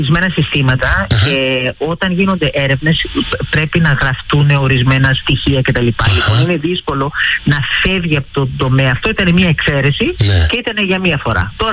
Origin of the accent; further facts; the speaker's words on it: Greece; έχουμε συλλογικό καθήκον σαν Έλληνες να τιμήσουμε την καταγωγή μας και τη χώρα μας